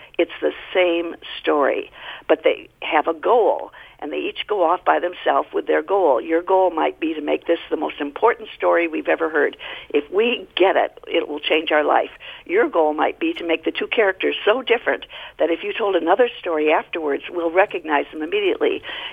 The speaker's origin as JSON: {"language": "English", "town": "Marin County", "region": "California", "country": "United States", "said": "this sounds kooky, but remember I'm from Marin County, but I have tested this."}